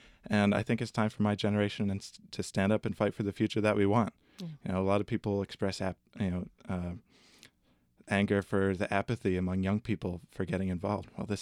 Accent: Falmouth, Massachusetts, United States; Well, I grew up in Falmouth.

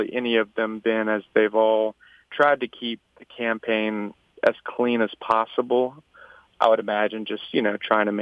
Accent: Baton Rouge, Louisiana, United States; I come from Baton Rouge, Louisiana. I'm a graduate of LSU.

